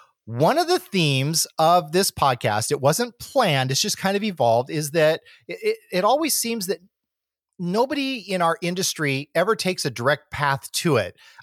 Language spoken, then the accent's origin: English; California, United States; from Southern California